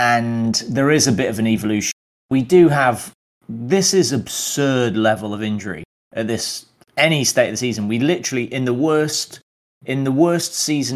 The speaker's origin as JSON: {"language": "English", "country": "United Kingdom", "said": "we're British"}